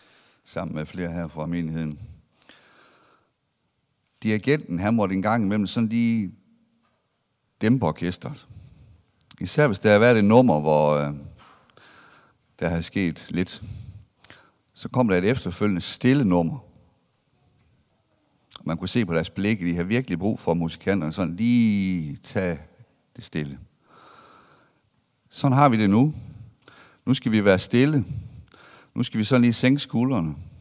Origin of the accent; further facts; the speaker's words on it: Hvide Sande, Central Denmark Region, Denmark; Ved Sande, der ligger der mellem Vesterhavet og Ringkøbing Fjord